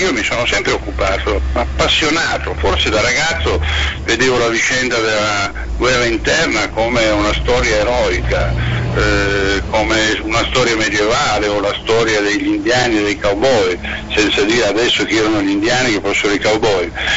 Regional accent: Casale Monferrato, Piedmont, Italy; born there; Sono nato in una città piemontese, Casale Monferrato

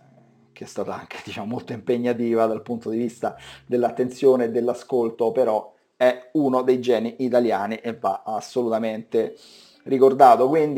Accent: Rome, Lazio, Italy; accent: Roman; il mio accento non sia puramente romano, ma vi informo che sono romano da 10 generazioni, quindi se ho delle calate sono esclusivamente in questo senso.

